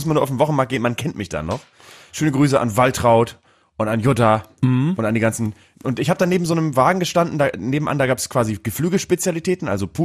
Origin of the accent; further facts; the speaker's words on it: Bremen, Germany; Bremen-Nord gibt's ja, ist ja geprägt, also meine Heimat ist geprägt durch nationalsozialistischen Siedlungsbau tatsächlich.